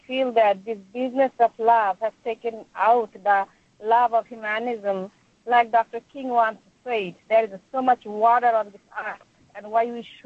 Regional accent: India; now in Queens, United States; A holiday in our country, I come from India

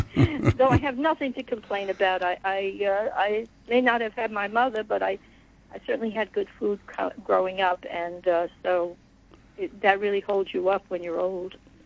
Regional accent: New York, United States; I'm from Long Island, too, like Noel, and I kind of related to what she said.

